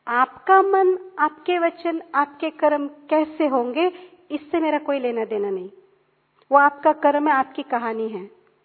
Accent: South India, India; हम साउथ से हैं तो उनके पालना में हम पले बड़े हुए

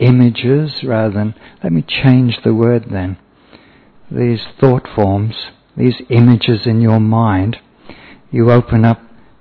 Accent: Australia; Sorry, I'm from Australia.

